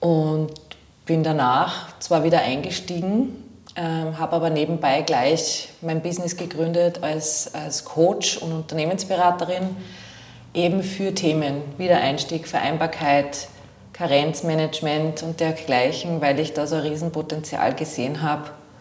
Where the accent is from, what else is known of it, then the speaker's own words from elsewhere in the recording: Salzburg, Austria; Das ist ja meine alte Heimatstadt eigentlich. Ich bin in Salzburg geboren und aufgewachsen.